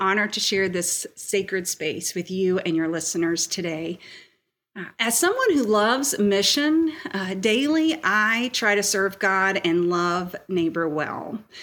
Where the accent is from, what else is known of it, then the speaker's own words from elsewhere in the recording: North Carolina, United States; both my husband and I grew up in North Carolina and we learned North Carolina history. And so for our daughters, learning Virginia history has been a little bit different.